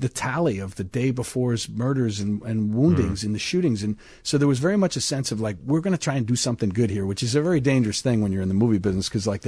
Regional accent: New York, United States; I'm from New York, and I think I'm one of the only New Yorkers who's going to say that Chicago is better than New York by a mile.

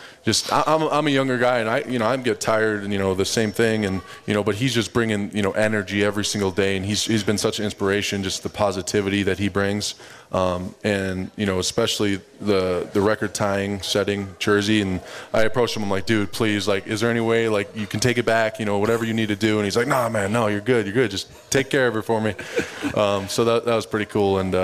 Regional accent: West Sweden, Sweden; now in United States; our house, we live on a lake. You know, my parents still live there. Like, we grew up in West Sweden, yeah.

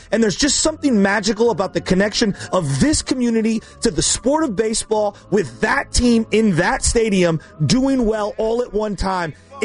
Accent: San Francisco, California, United States; but I grew up out near Candlestick, and so, you know, I remember the neighborhood used to shut down

